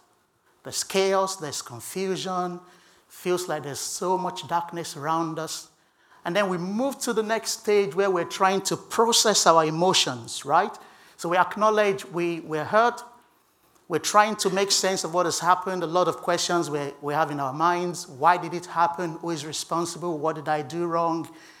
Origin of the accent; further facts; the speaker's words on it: United Kingdom; Would you like to know what it looks like for us in the UK?